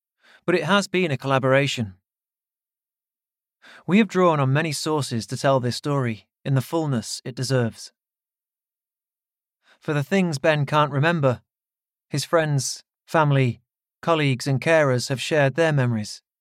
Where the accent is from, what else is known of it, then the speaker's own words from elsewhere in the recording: Doncaster, Yorkshire and the Humber, United Kingdom; born there; I was born in Doncaster, an old mining town in South Yorkshire, on a sunny spring day in 1984.